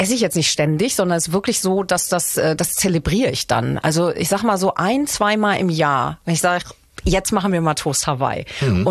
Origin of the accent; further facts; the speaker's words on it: Bochum, North Rhine-Westphalia, Germany; Das ist meine Heimat